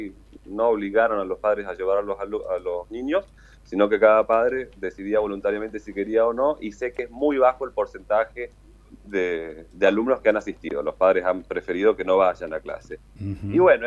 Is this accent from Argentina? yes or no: yes; Argentina; Y yo veo a esta ciudadanía como argentino